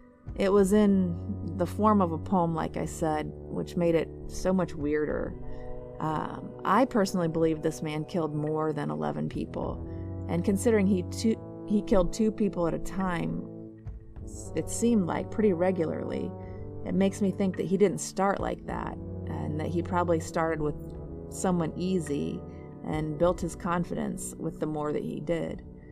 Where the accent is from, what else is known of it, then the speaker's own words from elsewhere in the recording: Indiana, United States; as Indiana is my home state and Fort Wayne is near my hometown, I have to let you Hoosiers know